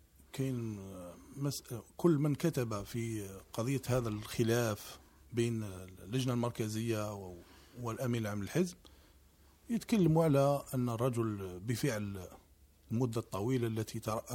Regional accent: Algeria

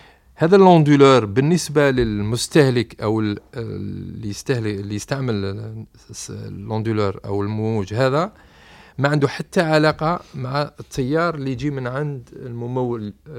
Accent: Algeria; عندنا في الجزائر

